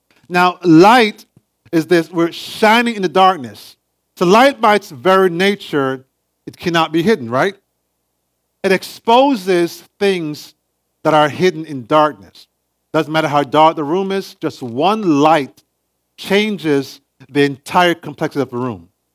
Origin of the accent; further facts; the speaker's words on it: Jamaica; I grew up in Jamaica.